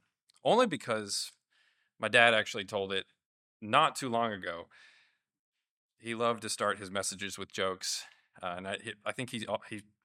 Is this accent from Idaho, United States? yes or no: no; Columbus, Ohio, United States; I'm from Ohio. I grew up in Columbus, Ohio.